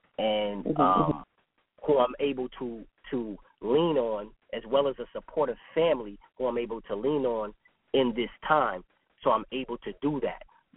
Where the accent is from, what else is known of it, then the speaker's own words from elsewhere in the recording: Queens, New York, United States; but because I'm from Queens, and I'm from New York.